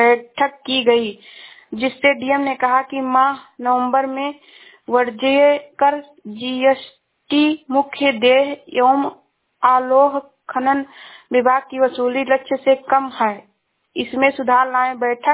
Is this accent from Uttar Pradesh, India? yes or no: yes; Uttar Pradesh, India; मैं जिला श्रावस्ती से हूँ।